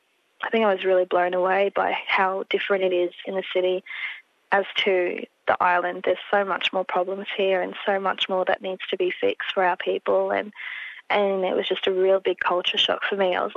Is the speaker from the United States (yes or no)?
no; Brisbane, Queensland, Australia; I grew up all over Brisbane. So Dilmia, Tagum, Chermside, yep. Southport, yeah, pretty much everywhere, Camp Hill, I think, yeah.